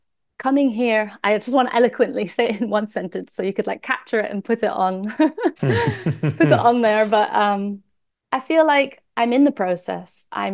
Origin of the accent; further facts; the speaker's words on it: New Zealand; born there; So I am Kiwi born. My father is half Kiwi, half British.